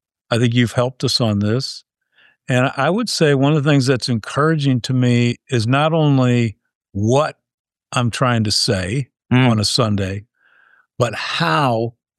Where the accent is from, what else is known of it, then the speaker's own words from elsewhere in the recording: United States; I'm an American, so we must be next.